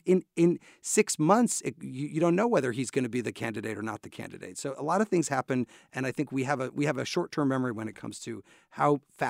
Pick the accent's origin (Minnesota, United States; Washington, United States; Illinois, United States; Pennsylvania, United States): Illinois, United States; Urbana; But you know, I grew up in Urbana. My parents are professors, but so I grew up on the campus.